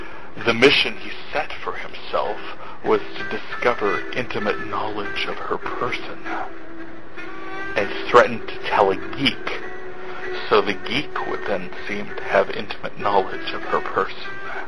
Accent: North Dakota, United States; I am from North Dakota, where I haven't completely floated away yet in all our spring flooding.

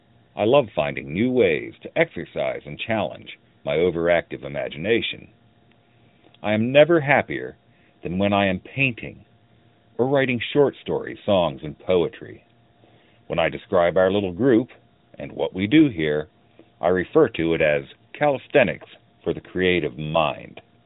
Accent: Fort Myers, Florida, United States; Greetings, people of Earth. … from Fort Myers, Florida.

